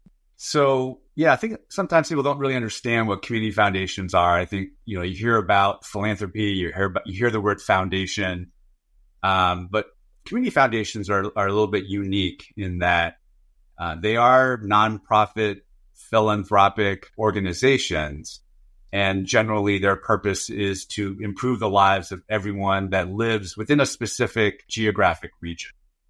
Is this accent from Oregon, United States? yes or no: no; Storrs, Connecticut, United States; I grew up in Storrs, Connecticut, home of the UConn Huskies, basketball capital of the world, if anyone is a fan of college basketball. I grew up as in an immigrant family. My parents moved here from South Korea in the 70s.